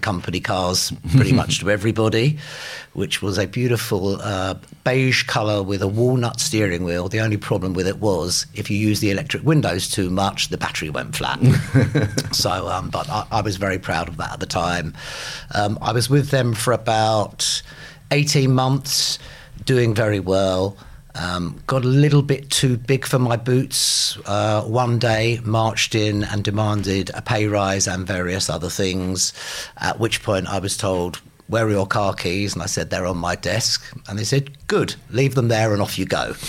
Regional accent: London, United Kingdom; I was brought up in Crookerwood in North London

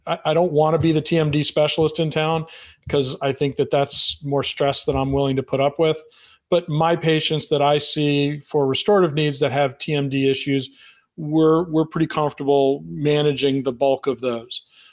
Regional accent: Florida, United States; now in Atlanta, United States; I grew up in South Florida, and I went to the University of Florida for dental school.

